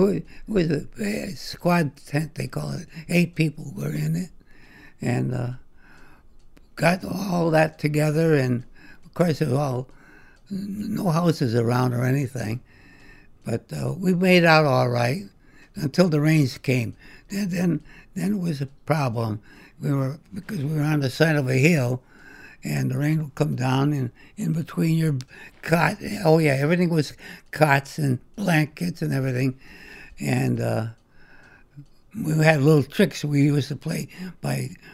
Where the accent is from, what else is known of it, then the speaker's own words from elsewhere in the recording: Waterbury, Connecticut, United States; born there; That's right. I was born in Waterbury.